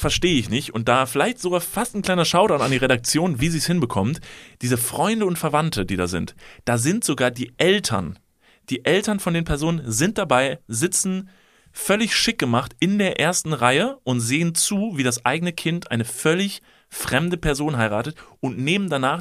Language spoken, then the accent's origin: German; Kevelaer, North Rhine-Westphalia, Germany; ich komme aus Kevel, ich kenne mich gut aus mit der Thematik.